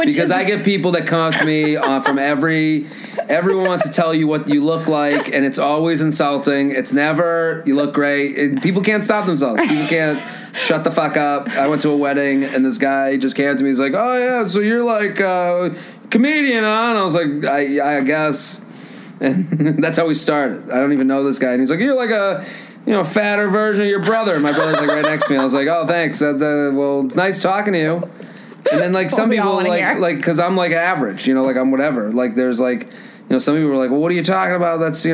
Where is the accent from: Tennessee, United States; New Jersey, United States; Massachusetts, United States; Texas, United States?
Massachusetts, United States; I'm from outside of Boston. I'm 33.